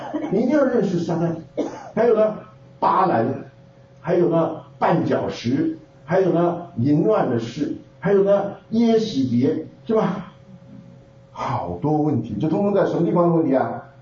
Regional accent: China; 我们中国人讲的恶搞就是这样子，对不对？

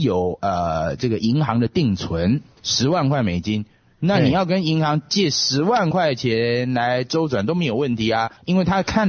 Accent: China; 因为我们中国人只要讲到信用，好像就有牵扯到一些道德层面的东西

